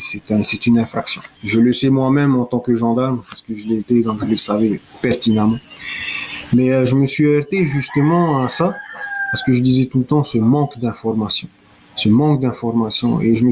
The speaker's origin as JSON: {"language": "French", "country": "France", "said": "je suis français, pourquoi je ne le fais pas ?"}